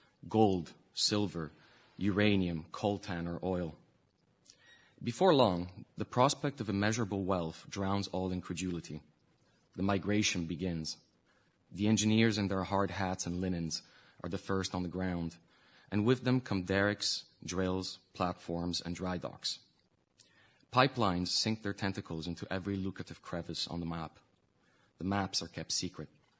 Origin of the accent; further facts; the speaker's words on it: Abu Dhabi, United Arab Emirates; I'm of mixed parentage, I find the easiest thing to say about my background, really, and this is by way of introduction, is that I'm from Abu Dhabi. As in, I like to think of myself as specifically from a city rather than from a country.